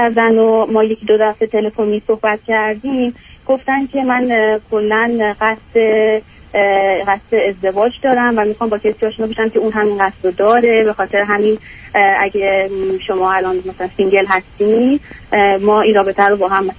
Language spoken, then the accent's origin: Persian; Iran; moved away as an adult; also born or lived in United Kingdom; now in United States; من تقریبا 9 سالی که از ایران اومدم بیرون، فوق لیسانس و دکترامو تو رشته ژنتیک تو انگلیس خوندم و بعدش اومدم آمریکا، شرق آمریکا